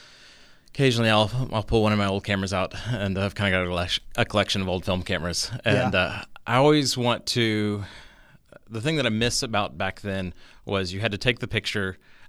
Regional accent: Atlanta, Georgia, United States; also born or lived in Missouri / Houston; Born in Missouri, quickly moved to Houston my first year, and then been here in Atlanta since I was seven. So kind of Atlanta is where I was raised.

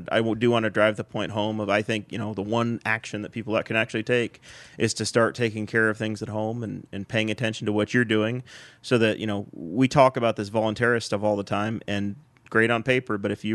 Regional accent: Indiana, United States; I come from Henry County, Indiana.

